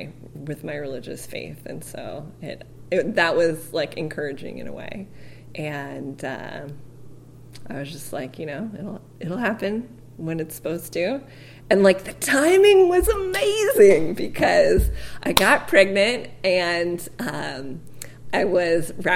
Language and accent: English; California, United States; I'm from California. I grew up there with my family, and until I went away to college, I went to Stanford first, and then I moved back home and started teaching art and English